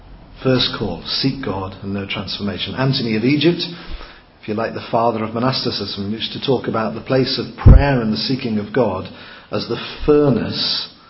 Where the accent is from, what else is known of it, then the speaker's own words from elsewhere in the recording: North East England, United Kingdom; But I'm a Geordie.